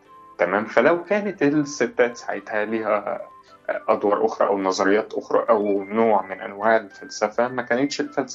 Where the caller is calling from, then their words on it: Cairo, Cairo Governorate, Egypt; من القاهرة.